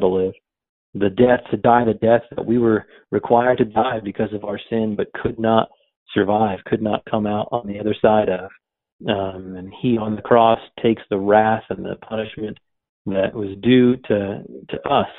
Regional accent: New Jersey, United States; And since I'm from New Jersey, I'm a baseball fan, and I love the New York Yankees.

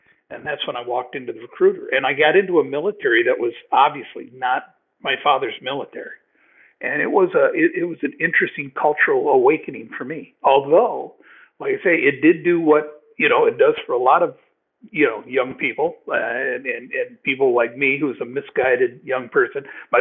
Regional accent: Moline, Illinois, United States; of Moline, Illinois. My dad worked for John Deere after the war. So I just picked up the name of my hometown.

